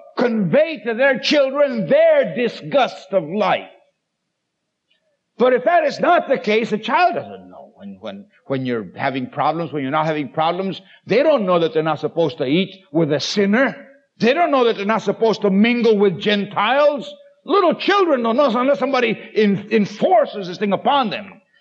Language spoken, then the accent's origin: English; Puerto Rico; I was raised in Puerto Rico under very difficult circumstances. As a child, I didn't know that I was poor.